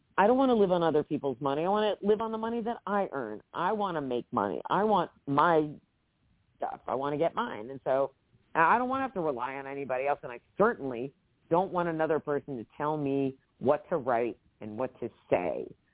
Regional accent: New Jersey, United States; I mean, I grew up with people who talk like the guys on The Sopranos. I grew up in Jersey around.

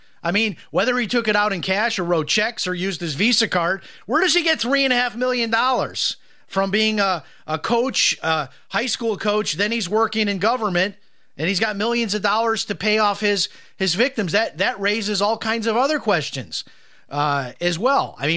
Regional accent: Chicago, Illinois, United States; I grew up in the Chicago area.

